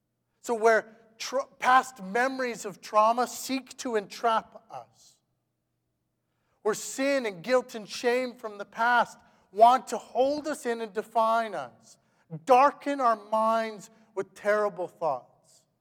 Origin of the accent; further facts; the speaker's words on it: Saskatchewan, Canada; I grew up in Saskatchewan, and so we had a lot of, you know, dirt roads.